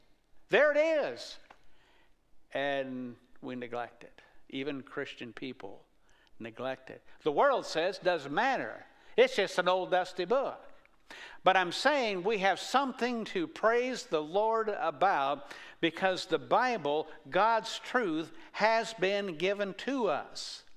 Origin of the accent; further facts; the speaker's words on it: Baird, Iowa, United States; Once you leave Perry and head to a little place called Baird, where I grew up, you're in rural Iowa.